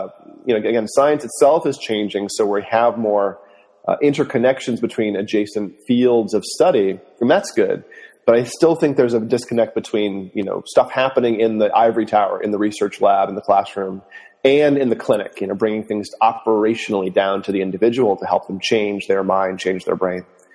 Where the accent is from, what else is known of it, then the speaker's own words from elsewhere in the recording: Westport, Massachusetts, United States; also born or lived in Maine; I grew up in a town called Westport, Mass., born in Maine.